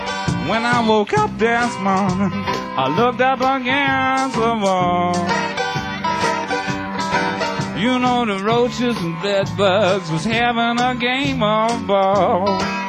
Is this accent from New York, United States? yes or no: yes; New York City, New York, United States; I think it's perhaps time to speak to you in favor of my hometown, which is New York City. I come from New York City.